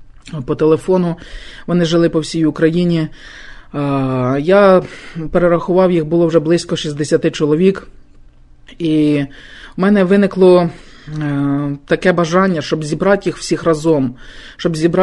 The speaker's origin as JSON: {"language": "Ukrainian", "region": "Kyiv Oblast", "country": "Ukraine", "said": "Я сам з Київської області."}